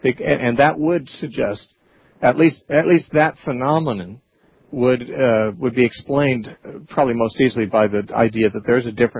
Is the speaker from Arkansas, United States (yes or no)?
no; Santa Cruz, California, United States; Our next caller is David from Santa Cruz, my hometown.